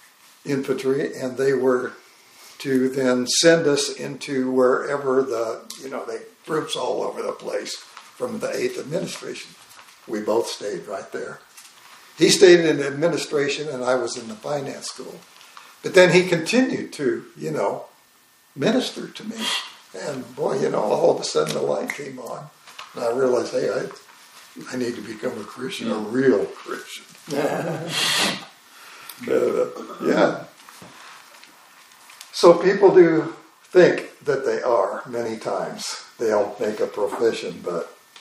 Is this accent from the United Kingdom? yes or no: no; Salem, United States; I was raised in the Conservative Baptist Church in Salem, and I believed everything I heard there